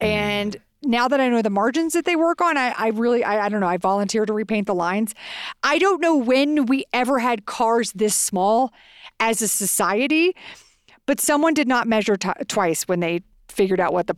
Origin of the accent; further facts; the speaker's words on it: Texas, United States; And we are from Texas. I just want to preface it with we are the experts.